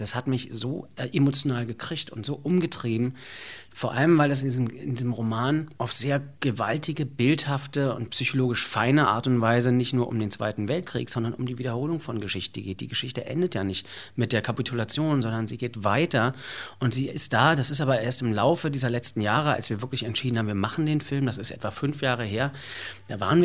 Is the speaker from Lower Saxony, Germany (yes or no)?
no; Mecklenburg-Vorpommern, Germany; born there; Ich komme aus dem Norden, ich bin auf der Insel Rügen geboren.